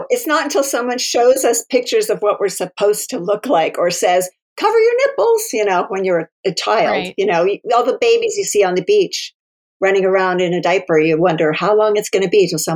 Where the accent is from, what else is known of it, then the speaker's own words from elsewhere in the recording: Ohio, United States; I grew up in the Midwest in Ohio.